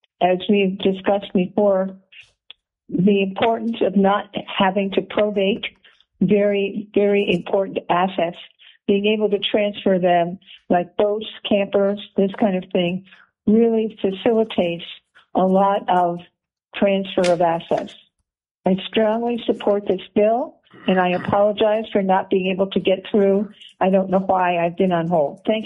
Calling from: Fairbanks, Alaska, United States; I'm calling in from Fairbanks. I've been in living in Alaska for over 55 years.

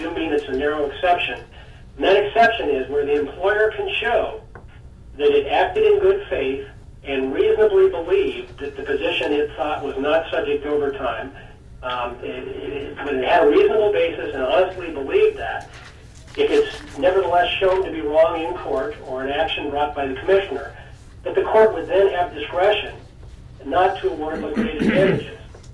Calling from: Nome, Alaska, United States; I'm glad to be calling you from Nome.

